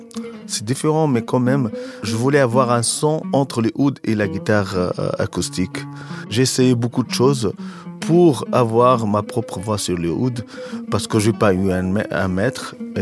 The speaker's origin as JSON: {"language": "French", "country": "Tunisia", "moved": "as an adult", "said": "je suis venu de la Tunisie avec beaucoup de bagages qui ne servent à rien"}